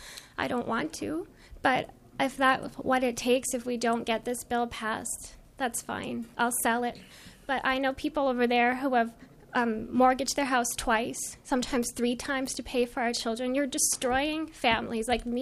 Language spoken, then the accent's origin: English; Canada; because I'm Canadian by origin.